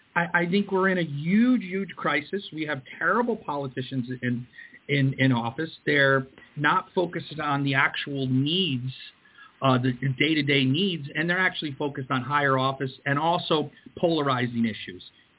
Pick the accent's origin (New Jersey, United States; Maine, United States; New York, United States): New York, United States; Queens; also born or lived in Fairfield, Connecticut / West Haven, Connecticut; So I'm actually from Ozone Park, Queens. So I was brought up young age in Queens, and then I actually moved off to Fairfield, Connecticut, and then finally to West Haven, Connecticut.